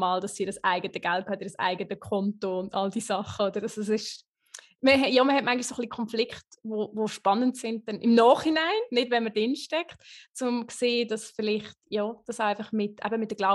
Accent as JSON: {"language": "German", "region": "Lucerne", "country": "Switzerland", "tie": "born or raised there", "said": "Und ich bin von Luzern auf dem Land aufgewachsen, sehr konservativ."}